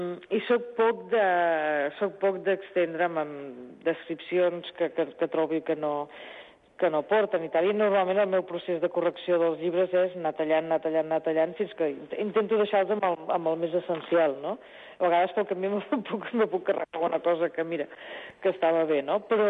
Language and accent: Catalan; Girona, Catalonia, Spain; Jo soc de Girona, però com que fos de Tossa.